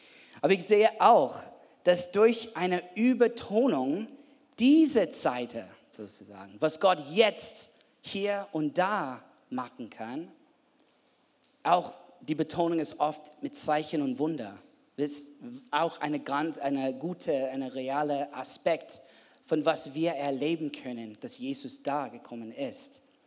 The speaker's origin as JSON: {"language": "German", "country": "United States", "second_language": "German", "lives_now": "Germany", "said": "dass ich als Amerikaner kann auch auf dieser Bühne mit meiner unperfektes Deutsch ein Predigt unterhalten oder geben"}